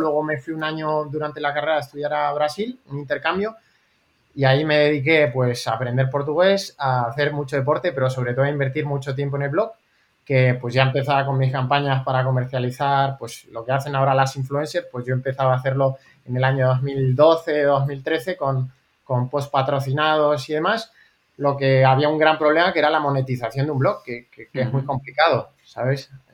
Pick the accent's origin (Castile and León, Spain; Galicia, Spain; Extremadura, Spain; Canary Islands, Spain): Canary Islands, Spain; also born or lived in Ireland; now in Madrid, Spain; yo nací en Madrid, lo que me crié en Canarias y ahí fui al liceo francés y luego me mandaron interno 3 años a Irlanda y ya luego con 18 años me vine a Madrid a estudiar la carrera, que estudié en la Carlos III, Derecho y ADE.